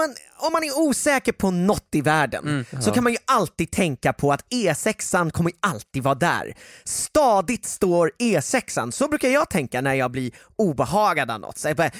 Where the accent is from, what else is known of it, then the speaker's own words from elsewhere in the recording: Stockholm, Stockholm County, Sweden; Men ja, som stockholmare, eftersom jag inte kör på den, tror jag inte ens att den finns.